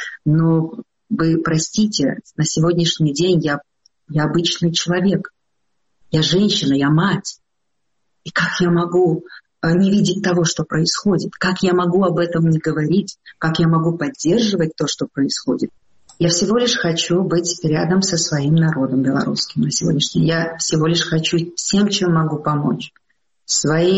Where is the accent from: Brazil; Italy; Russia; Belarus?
Belarus; Мы же белорусы терпеливые люди